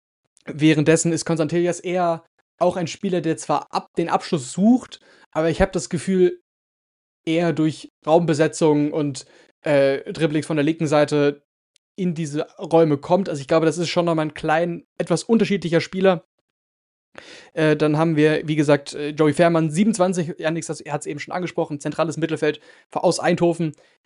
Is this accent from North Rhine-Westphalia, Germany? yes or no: yes; Cologne, North Rhine-Westphalia, Germany; als gebürtiger Kölner und der jetzt aktuell auch immer noch hier wohnt